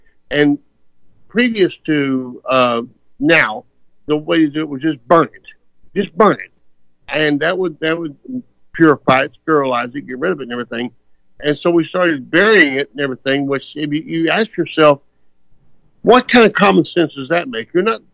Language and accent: English; Texas, United States; I believe in city dumps where you throw gasoline on them and you burn them up, because I'm from Texas.